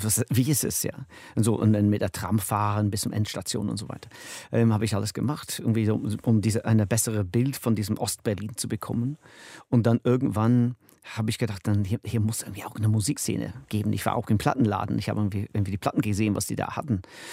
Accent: United Kingdom; Na, als Brite konnte ich eigentlich jeden Tag hin

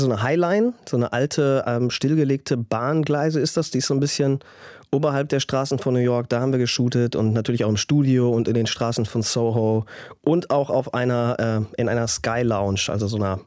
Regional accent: Recklinghausen, North Rhine-Westphalia, Germany; born there; now in Oer-Erkenschwick, Germany; ich wohne wirklich nur übergangsweise in Oer-Erkenschwick. Ich bin geboren in Recklinghausen.

